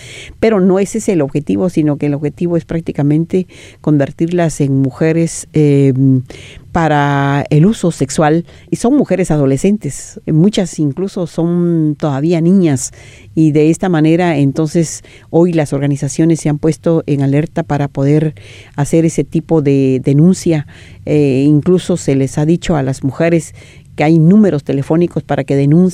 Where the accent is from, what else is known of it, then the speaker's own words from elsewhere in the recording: Guatemala; vengo de Guatemala, maya quiché